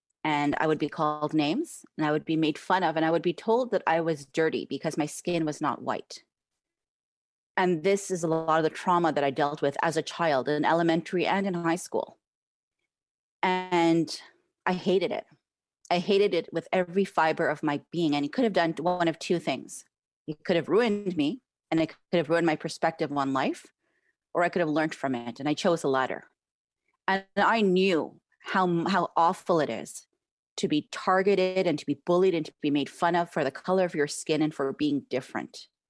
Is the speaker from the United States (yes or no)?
no; Quebec, Canada; born there; Quebec-born Canadian Muslim woman